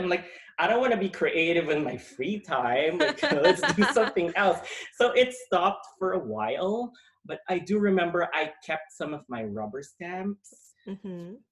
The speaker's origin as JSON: {"language": "English", "country": "Philippines", "tie": "born or raised there", "said": "And then I was big on, I grew up in the Philippines."}